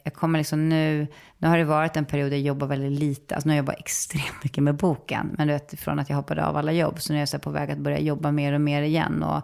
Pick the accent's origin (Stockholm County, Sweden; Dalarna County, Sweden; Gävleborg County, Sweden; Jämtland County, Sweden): Stockholm County, Sweden; Saltsjöbaden; Boteater var en liksom amatörteaterförening i Saltsjöbo, där jag växte upp.